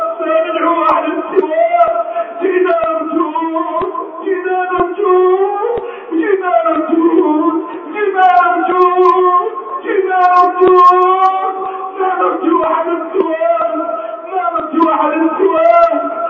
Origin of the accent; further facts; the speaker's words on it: Egypt; بلدنا مصر